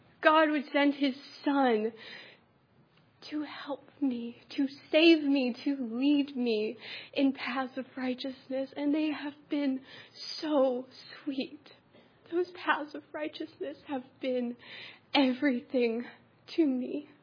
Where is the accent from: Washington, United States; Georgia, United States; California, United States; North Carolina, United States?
North Carolina, United States; Gastonia; I'm from Gastonia, North Carolina.